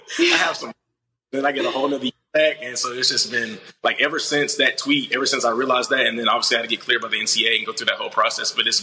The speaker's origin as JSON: {"language": "English", "town": "Anderson", "region": "South Carolina", "country": "United States", "said": "Okay, so originally I'm from Anderson, South Carolina, small town."}